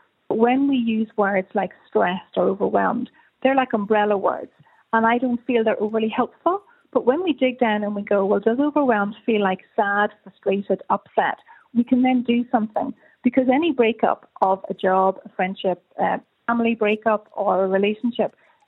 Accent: Galway, Connacht, Ireland; because I'm from Galway and I live in the north of Ireland

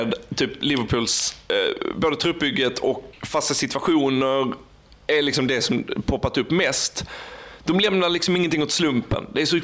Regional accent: Skåne, Sweden; Som skåning så kan jag säga att det fanns ju delar av Skåne där folk vägrade betala med den gamla 500-lappen

